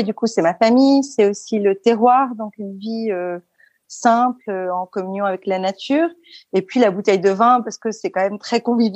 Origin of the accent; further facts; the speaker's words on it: Versailles, Île-de-France, France; also born or lived in Paris / La Celle-Saint-Cloud; Alors, je suis née à Paris. Et j'ai grandi jusqu'à mes 10 ans en banlieue parisienne, à La Celle-Saint-Cloud, puis à Versailles.